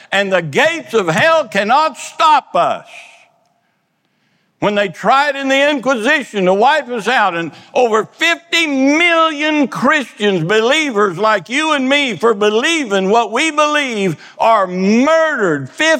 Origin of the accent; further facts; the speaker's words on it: Kansas, United States; I'm from Kansas. I like them both.